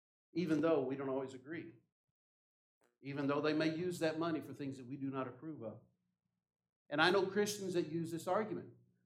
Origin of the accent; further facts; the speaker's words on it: United States; As American citizens, we have plenty of freedoms in this world. But as American citizens, God tells us that we are to submit to the authority.